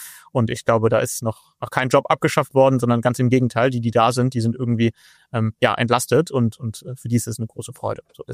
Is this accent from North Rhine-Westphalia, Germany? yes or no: no; Hamburg, Germany; ich komme aus Hamburg.